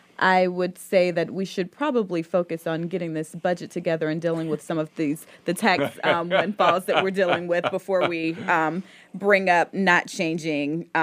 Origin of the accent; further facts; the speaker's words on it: Alabama, United States; I went to Alabama, my home state, right after my special election